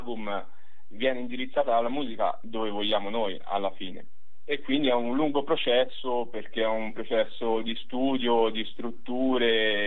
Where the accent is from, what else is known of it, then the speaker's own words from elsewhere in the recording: Foiano della Chiana, Tuscany, Italy; now in Florence, Italy; io ho 32 anni e vengo dalla provincia d'Arezzo, da Pojana della Chiana, poi mi sono trasferito a Firenze per seguire gli studi universitari a 19 anni.